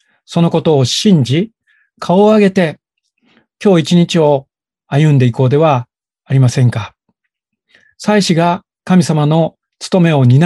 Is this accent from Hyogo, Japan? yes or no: no; Osaka, Japan; 私は大阪の人間ですけど